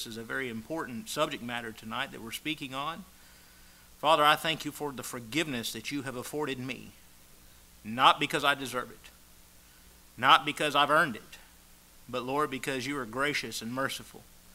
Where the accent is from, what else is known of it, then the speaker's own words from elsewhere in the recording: Lakeland, Florida, United States; All right, I'm from Lakeland. Don't hold that against me. And that's where I was born